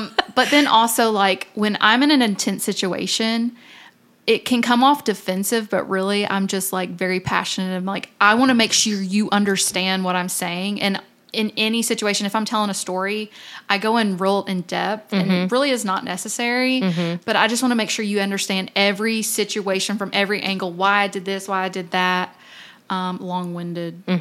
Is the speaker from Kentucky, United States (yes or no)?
yes; Somerset, Kentucky, United States; also born or lived in Owensboro; I was born in Owensboro, Kentucky, which is Western Kentucky. Very bluegrass, flatlands, farming, that side of it. But then when I was six, we moved to Somerset, Kentucky, which is more in the foothills of Kentucky, Appalachia